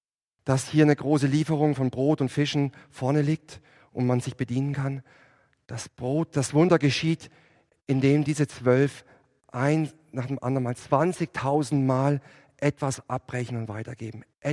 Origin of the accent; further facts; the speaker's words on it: Würzburg, Bavaria, Germany; wir kommen aus Bayern, Würzburg ist immer schön alles aufgeräumt